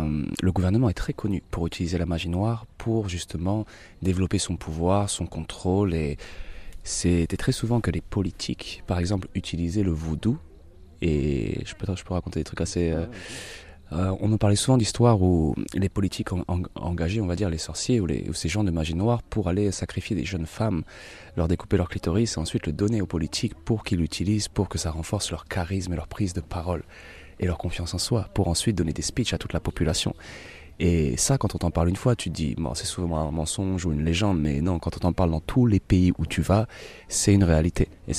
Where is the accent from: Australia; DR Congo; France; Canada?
DR Congo; born there; Je suis né pendant une guerre civile au Zaïre, où mes parents habitaient depuis déjà plusieurs années.